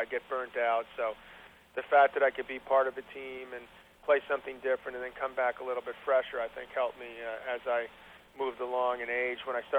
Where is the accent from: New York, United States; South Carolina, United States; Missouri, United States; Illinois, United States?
New York, United States; the way I grew up in New York was completely different to the way things are done in England.